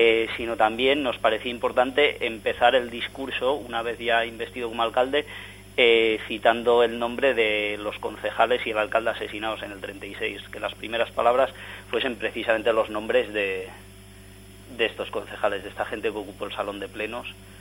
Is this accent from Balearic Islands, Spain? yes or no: yes; Ibiza, Balearic Islands, Spain; now in Sartaguda, Spain; que yo no soy de aquí de Sartaguda, soy de Ibiza